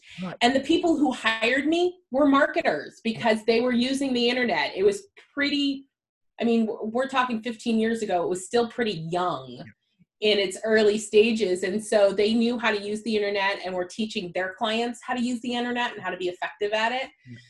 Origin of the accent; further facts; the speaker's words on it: Missouri, United States; So I'm from Missouri, which is pretty much the center of the United States for those that aren't familiar with the U.S.